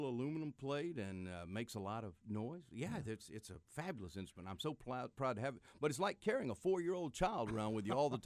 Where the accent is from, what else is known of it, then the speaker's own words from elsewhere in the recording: Mississippi, United States; Well, I'm from Mississippi and grew up around the music.